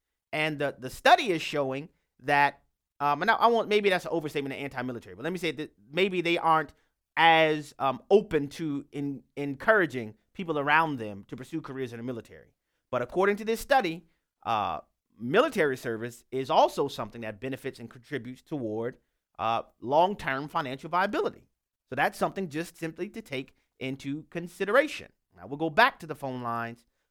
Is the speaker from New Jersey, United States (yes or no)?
no; Louisiana, United States; We'll go next to Louisiana, my home state, where Kevin is on the line.